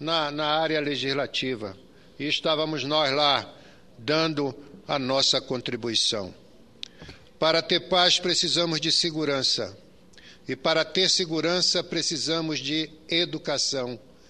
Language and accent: Portuguese; Amazon, Brazil; especialmente na Amazônia, de onde venho